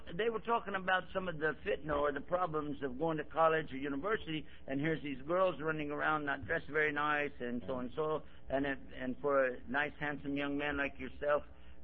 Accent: Texas, United States; Yeah, me too. I'm from Texas.

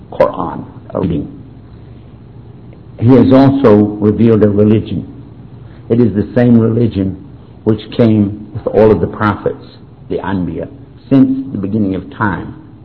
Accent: Texas, United States; This basically would be not much different than some of the Baptists that I heard down in my home state of Texas.

